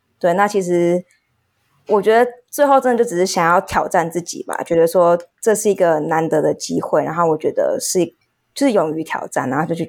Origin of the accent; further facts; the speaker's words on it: Taiwan; 我是在台湾出生长大的，